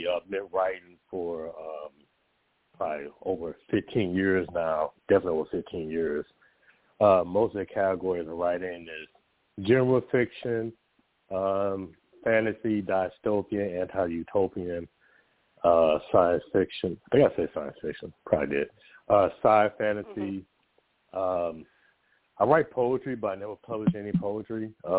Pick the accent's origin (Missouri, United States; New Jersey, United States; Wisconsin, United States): Missouri, United States; St. Louis; we grew up together in St. Louis, Missouri. We started writing around the same time.